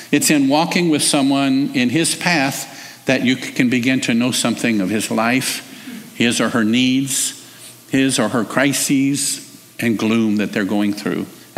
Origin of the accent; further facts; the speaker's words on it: United States; And I, as an American, I thought that's kind of strange.